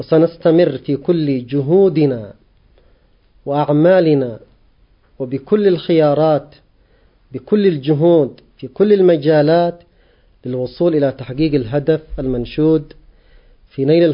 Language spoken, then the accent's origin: Arabic; Yemen; نحن كشعب يمني نعاني أيضا من العدوان على بلدنا